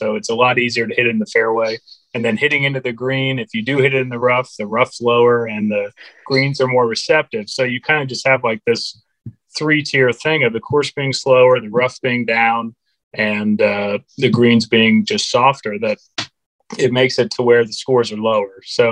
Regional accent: Florida, United States; I think for anybody, you know, growing up in Florida, you know, like you deal with a ton of grain.

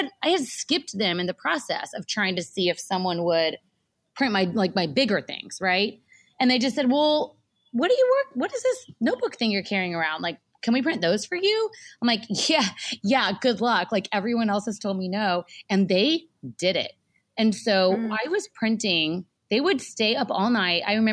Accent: Texas, United States; Y'all, I say y'all, I'm from Texas.

